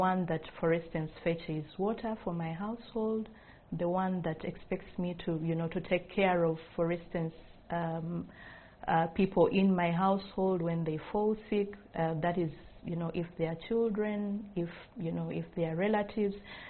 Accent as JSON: {"language": "English", "region": "Eastern Region", "country": "Uganda", "tie": "born or raised there", "second_language": "English", "said": "a girl that has grown up in these communities. I come from the Eastern, from Busoga region."}